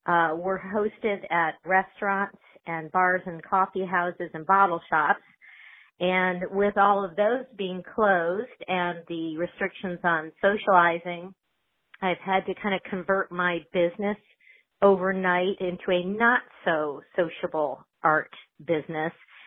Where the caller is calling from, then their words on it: North Carolina, United States; I'm calling from Wake County